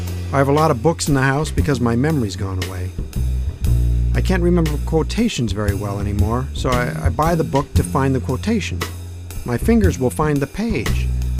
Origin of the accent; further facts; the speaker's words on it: Brooklyn, New York, United States; I grew up in Brooklyn, and we were very poor, but I didn't know I was poor.